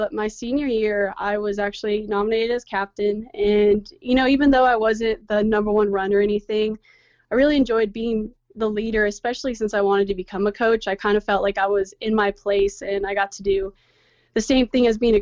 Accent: San Antonio, Texas, United States; I mean, I'm from San Antonio, but this is where I've like grown up.

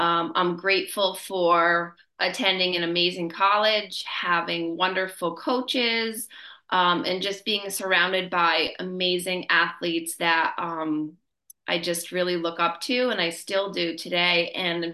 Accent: Grand Gorge, New York, United States; As you know, I came from Stanford, a K-12 school, very small. Grew up in an even smaller town, Grand Gorge

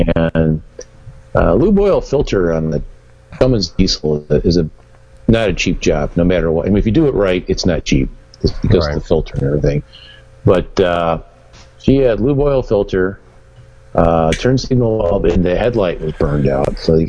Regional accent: Woodstock, Illinois, United States; And by the way, part of that movie was shot in my hometown of Woodstock, Illinois.

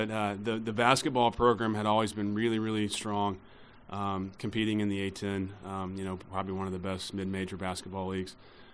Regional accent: Georgia, United States; My wife's from Mississippi, and I'm from Georgia. Mom and dad actually live in Tennessee now.

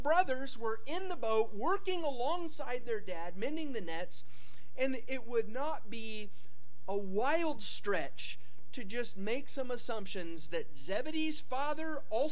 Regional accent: Kansas City, Missouri, United States; I've got to say, I'm from Kansas City. I'm from Kansas City. And do you see what I've done? I told you where I came from. This is where I was born. This is where I'm from.

